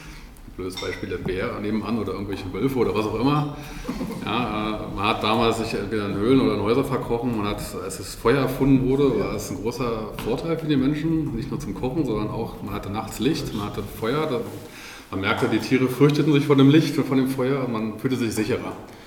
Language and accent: German; Berlin, Germany; Ich bin ja Berliner, Großstädter